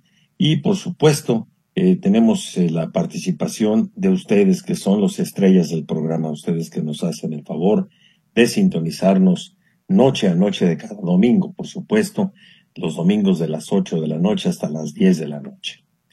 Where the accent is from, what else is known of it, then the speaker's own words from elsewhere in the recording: Mexico; que como mexicanos debemos de sentirnos siempre orgullosos de nuestra patria.